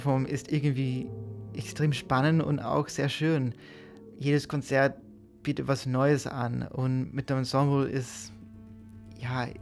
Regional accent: United States; Ich komme aus den USA

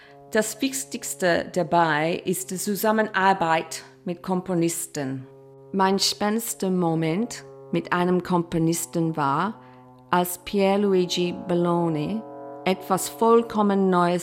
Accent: Australia; moved away as an adult; Ich komme aus Australien. Dort habe ich ein paar Jahre in einem Orchester gespielt und dann nach Europa zu kommen

